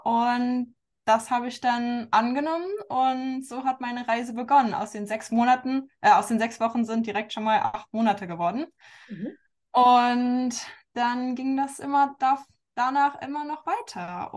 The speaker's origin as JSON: {"language": "German", "country": "Germany", "tie": "born or raised there", "moved": "as an adult", "lives_now": "Canada", "said": "ich bin in Deutschland aufgewachsen, 18 Jahre und dann jetzt schon seit 5 Jahren in Kanada."}